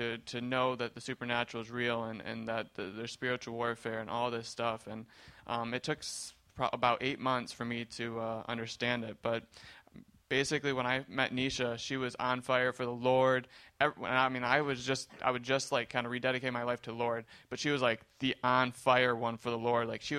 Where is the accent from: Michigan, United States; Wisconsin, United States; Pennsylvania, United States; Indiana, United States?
Michigan, United States; So I grew up in Michigan, and I come from a really good family.